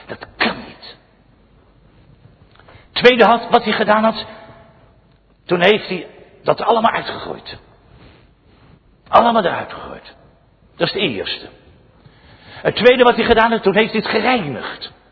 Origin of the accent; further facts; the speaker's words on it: Scheveningen, South Holland, Netherlands; Mijn vrouw en ik weten dat wel. We zijn opgegroeid in Scheveningen